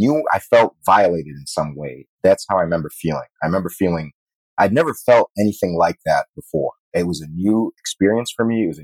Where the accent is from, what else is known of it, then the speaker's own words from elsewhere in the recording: Chicago, Illinois, United States; born there; I was born in Chicago, I'm Palestinian.